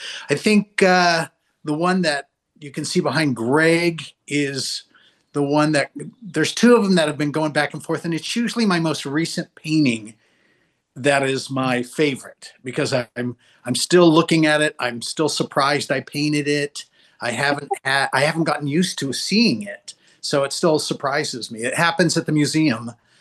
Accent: Santa Barbara, California, United States; now in New Mexico, United States; when I moved away to New Mexico from California, you know, from Santa Barbara, it was somewhat of a psychic shock going from a beach person to suddenly having cows and horses in our backyard. And I missed Santa Barbara.

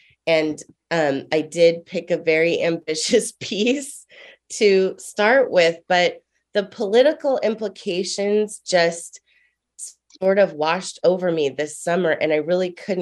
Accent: Santa Barbara, California, United States; also born or lived in New York / Los Angeles; Well, I'm actually from Santa Barbara. I did go to Santa Barbara High School.

